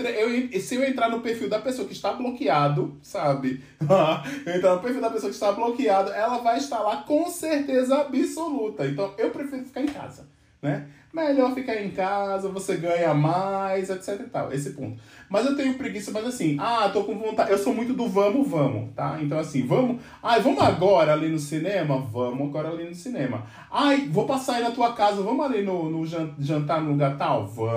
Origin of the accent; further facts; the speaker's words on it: Pernambuco, Brazil; moved away; Logo quando eu me mudei pra São Paulo, eu não sou de São Paulo, eu sou de Pernambuco, logo que eu mudei pra São Paulo